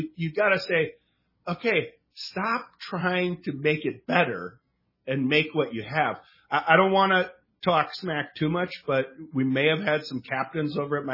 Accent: Minnesota, United States; now in San Diego, United States; Well, you know, I grew up in Minnesota, but I came out to San Diego, and I started fishing out here

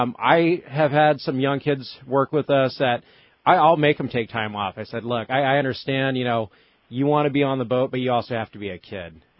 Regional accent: Fillmore, California, United States; I grew up in Fillmore, up by Magic Mountain, Ventura County. I fished as a kid.

